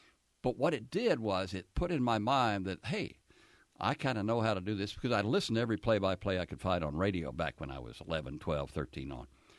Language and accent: English; Oklahoma, United States; accent: Southern; Well, I was from Oklahoma, and when I went in the Navy, I hadn't been outside the state of Oklahoma except to come to visit my relatives in Texas who had a worse southern accent than I had.